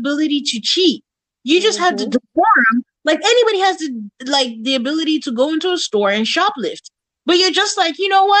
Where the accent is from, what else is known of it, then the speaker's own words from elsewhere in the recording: Nigeria; But I'm Nigerian, so I probably have.